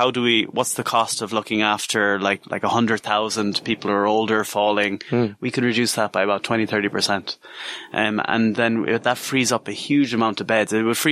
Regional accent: Ireland; No, the amount of Irish nurses I meet in English hospitals is unreal. Same with doctors. Like we're Irish people run the NHS.

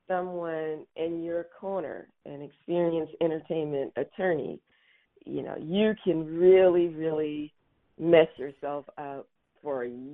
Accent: Charleston, South Carolina, United States; moved away as an adult; now in Los Angeles, United States; I came out once I graduated from the College of Charleston in my hometown, then I moved out to LA and went to law school

